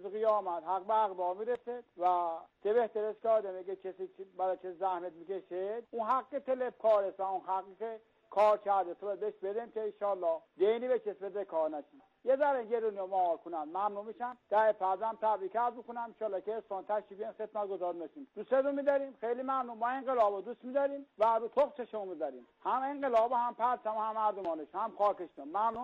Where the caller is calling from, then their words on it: Isfahan, Iran; از اصفهان هستم.